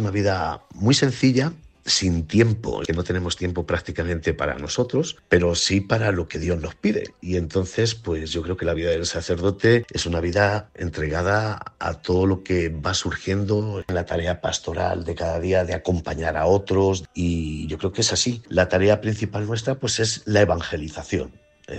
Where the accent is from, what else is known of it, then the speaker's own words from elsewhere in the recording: Torralba de Calatrava, Castilla-La Mancha, Spain; born there; also born or lived in Dominican Republic / Madrid; nací en Torralba de Calatrava.